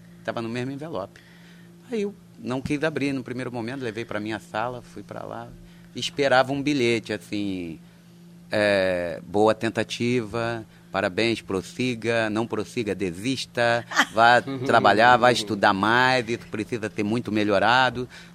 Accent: Rio de Janeiro, Brazil; eu sou de Padre Miguel, moro lá

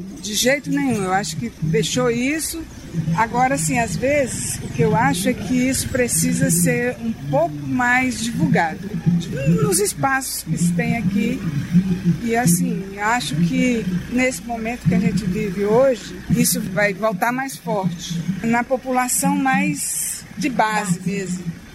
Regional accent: Sena Madureira, Acre, Brazil; Eu sou de Sena Madureira aqui do município.

